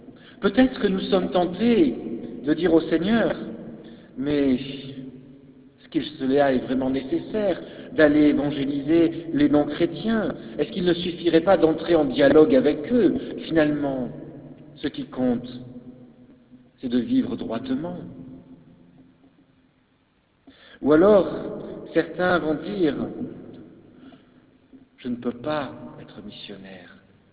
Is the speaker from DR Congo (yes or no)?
no; France; Car il n'y a qu'à regarder chez nous en France.